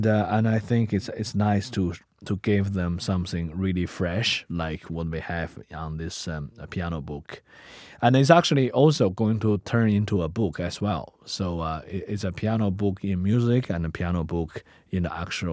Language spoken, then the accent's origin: English; China; either from my home country, China, or when I'm in Africa, in Tanzania